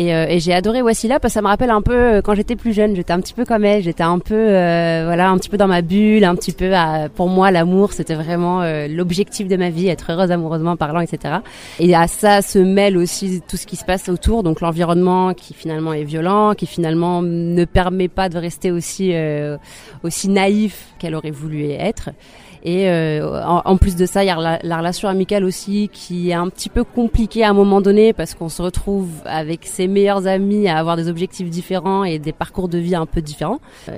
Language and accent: French; Algeria; je suis algérienne, j'ai vécu en Algérie, même si j'ai pas vécu directement les années 80, enfin, je suis née en 90